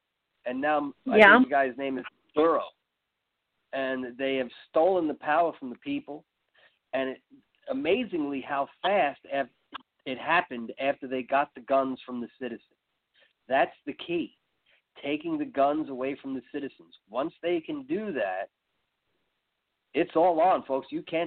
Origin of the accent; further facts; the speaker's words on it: New York, United States; I grew up in New York. I've been, you know, inundated with Donald Trump his whole career.